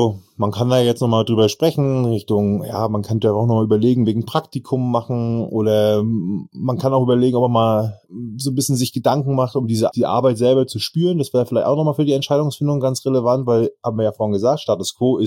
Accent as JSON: {"language": "German", "region": "Northern Germany", "country": "Germany", "said": "Jetzt mal Butter bei den Fische, sagt man bei uns im Norden."}